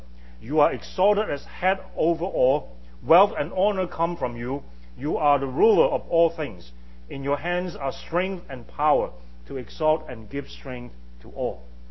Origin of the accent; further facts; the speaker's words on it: Hong Kong; English is a second language; I grew up in Hong Kong.